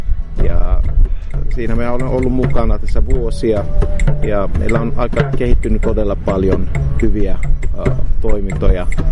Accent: Lebanon; Finnish is a second language; now in Joensuu, Finland; Minä olen Libanonista kotoisin. Joo. Olen asunut Suomessa nyt 22 vuotta jo.

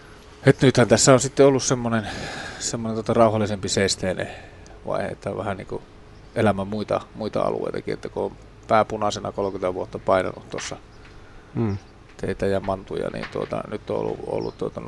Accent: Oulu, North Ostrobothnia, Finland; now in Helsinki, Finland; Mähän muutin Helsinkiin täältä Oulusta

